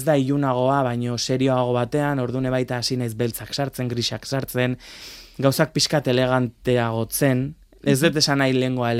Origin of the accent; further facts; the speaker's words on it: Zumarraga, Basque Country, Spain; hogeita hamabi urte dauzket, Zumarrakoa naiz.